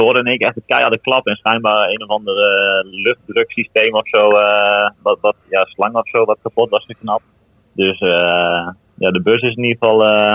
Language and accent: Dutch; Ulft, Gelderland, Netherlands; Dat is in mijn woonplaats gevangen, waar ik vandaan kom in Ulf.